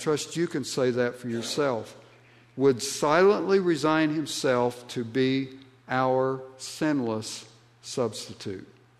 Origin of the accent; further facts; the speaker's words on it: Ohio, United States; accent: hillbilly twang; moved away; I grew up in Southeast Ohio, and I kind of got stuck with this hillbilly twang, and I can make it worse, believe me, because I've lived away long enough.